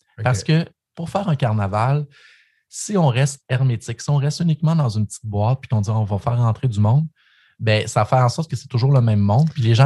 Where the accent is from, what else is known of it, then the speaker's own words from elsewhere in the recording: Sainte-Cécile, Quebec, Canada; born there; also born or lived in Gentilly; Moi, j'ai habité pendant plus de 20 ans à Gentilly, puis c'est une communauté d'appartenance. Si je suis né à Sainte-Cécile, c'est sûr que j'ai un ADN très, très puissant à la communauté de Gentilly.